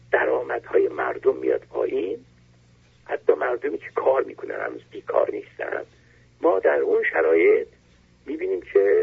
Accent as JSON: {"language": "Persian", "country": "Iran", "said": "من در کشورهای چین و روسیه نبودم ولی در ترکیه بودم، از ایرانم"}